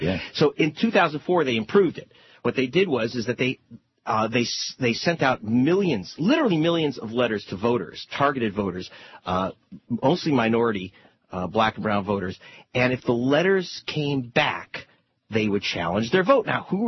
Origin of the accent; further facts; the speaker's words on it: United States; Well, Mr. Rove, I'm an American.